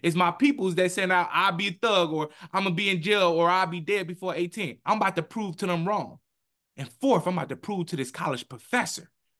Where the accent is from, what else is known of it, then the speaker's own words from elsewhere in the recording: Detroit, Michigan, United States; also born or lived in Inkster; I lived with my grandma. I'm from Detroit, but we stayed in Inkster, Michigan.